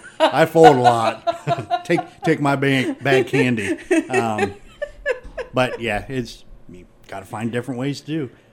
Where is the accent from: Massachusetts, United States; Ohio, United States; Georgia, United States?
Massachusetts, United States; Worcester; I grew up in Worcester area